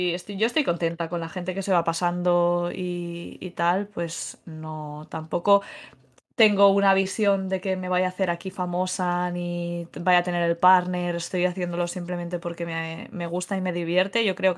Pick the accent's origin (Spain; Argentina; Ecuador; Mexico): Spain; Barcelona, Catalonia; yo soy una chica de Barcelona que empecé a jugar a videojuegos y desde muy pequeña